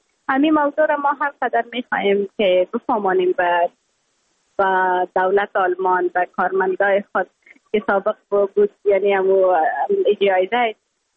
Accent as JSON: {"language": "Persian", "country": "Afghanistan", "moved": "yes"}